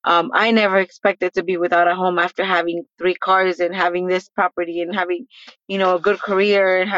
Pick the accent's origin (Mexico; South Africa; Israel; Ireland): Mexico; now in Los Angeles, United States; I've been in Echo Park since 1990. I immigrated from Mexico, so I am a proud Mexican.